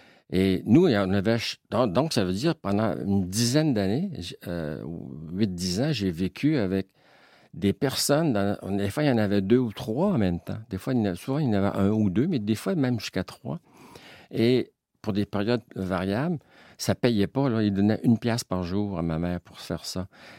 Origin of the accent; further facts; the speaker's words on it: Quebec, Canada; je suis un Québécois.